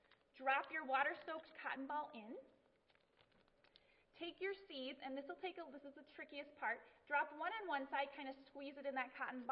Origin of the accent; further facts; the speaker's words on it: Minnesota, United States; So quickly about myself, I grew up here in Minnesota in the southern plains or prairie. So my family has a crop farm about 3 miles north of the Iowa border and about 60 to the east of the South Dakota border.